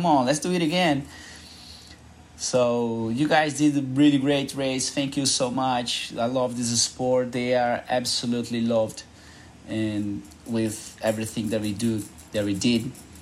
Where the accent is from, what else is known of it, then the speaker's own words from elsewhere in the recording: Brazil; English is a second language; from Brazil